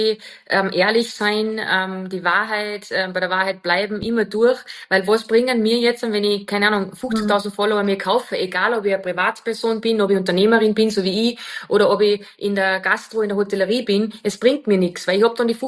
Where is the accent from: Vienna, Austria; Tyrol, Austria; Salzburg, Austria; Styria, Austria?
Salzburg, Austria; Wagrain; Also ich habe ja einen Dialekt und ich bin aus dem Salzburger Land, aus Wagrain.